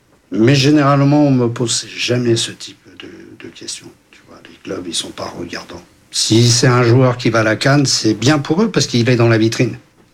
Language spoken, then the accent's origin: French; France; born there; also born or lived in Portugal; moi, je suis né ici en France, j'ai fait mon armée, je suis parti au Portugal. Et après, je suis revenu faire mon armée, je suis resté ici.